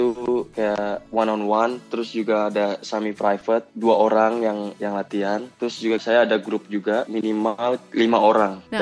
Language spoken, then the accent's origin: Indonesian; Jakarta, Indonesia; also born or lived in Kudus; now in United States; Dari Jakarta. Ya dulu saya juga pernah latihan di salah satu klub besar di Indonesia di Kudus. Setelah itu saya pindah ke Jakarta.